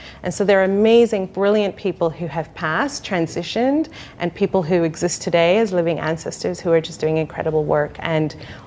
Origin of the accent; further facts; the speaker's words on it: Wales, United Kingdom; accent: Welsh; I grew up in Wales. I was born in Wales, and I had a Welsh accent in the beginning of my life. thankfully, it's gone now. But I grew up as a Black Muslim girl in a predominantly white space